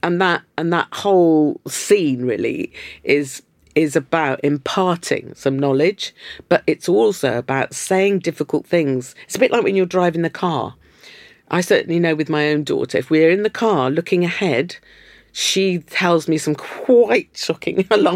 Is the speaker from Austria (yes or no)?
no; South West England, United Kingdom; I mean, of course, look, I'm from Cornwall. Pasties mean everything.